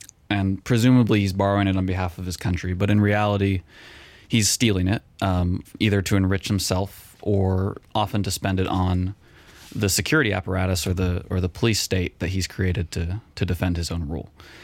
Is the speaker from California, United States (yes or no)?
yes; Berkeley, California, United States; I'm from Berkeley, which is not very exciting, I guess, but that's where I live now with my family.